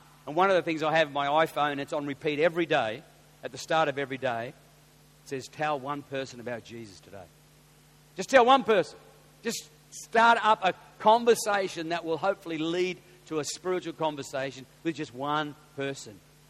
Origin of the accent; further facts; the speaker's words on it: Coffs Harbour, New South Wales, Australia; I'm down here, I'm from Coffs Harbour